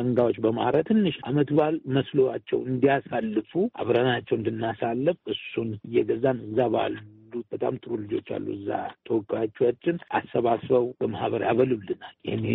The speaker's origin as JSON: {"language": "Amharic", "town": "Sebeta", "region": "Oromia", "country": "Ethiopia", "said": "እኔ ራሴ ሰበታ ነኝ።"}